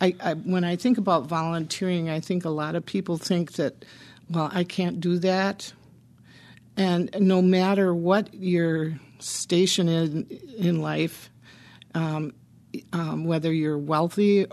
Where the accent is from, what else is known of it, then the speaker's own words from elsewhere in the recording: La Crosse, Wisconsin, United States; I was born and raised in La Crosse, went to Madison to school